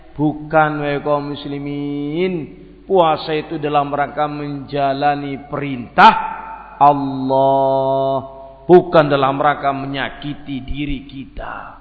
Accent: Banyumas, Central Java, Indonesia; Karena saya orang Banyumasan, menduan itu favorit, Pak.

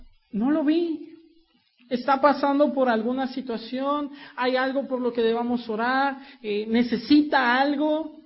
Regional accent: Puebla, Mexico; Y le digo que me sorprende porque yo soy de Puebla. Arriba Puebla. Yo soy de Puebla y en Puebla la nuez típica es la nuez de Castilla.

